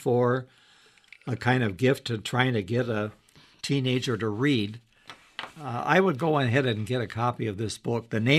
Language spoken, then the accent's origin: English; Illinois, United States; the minute I say I'm from Illinois, and they say, "Well, where?" and I say near Chicago